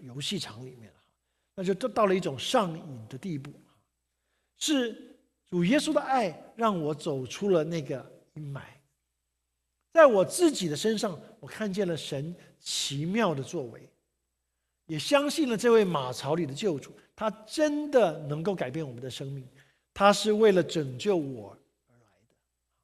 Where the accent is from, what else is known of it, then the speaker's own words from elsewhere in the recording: Taiwan; 我从台湾来，台湾曾经有一句非常著名的广告